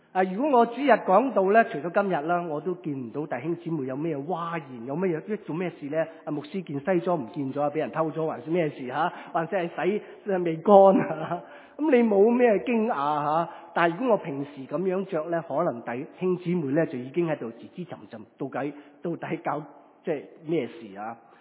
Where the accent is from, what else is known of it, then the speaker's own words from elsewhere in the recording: China; 我们中国人很喜欢吃东西